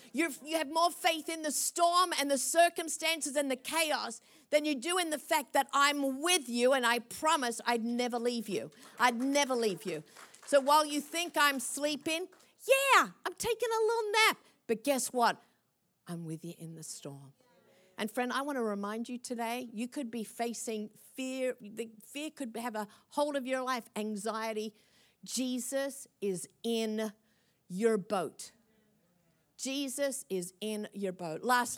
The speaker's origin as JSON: {"language": "English", "town": "Sydney", "region": "New South Wales", "country": "Australia", "tie": "born or raised there", "said": "I grew up in Sydney."}